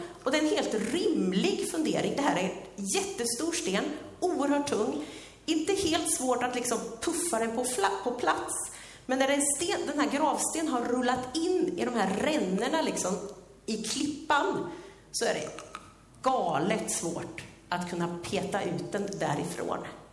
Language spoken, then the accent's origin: Swedish; Sweden; Vet inte om det var för att vi är svenskar eller inte